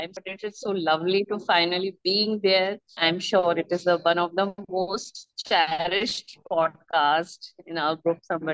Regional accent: Jhansi, Uttar Pradesh, India; born there; I was born in Jhansi, which is a very small town, and it is known for Jhansi Ki Rani.

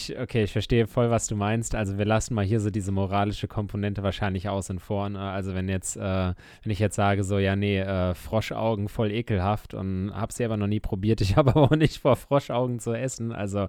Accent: Germany; Achtung, ja, ich bin Deutscher und ich hasse Spargel.

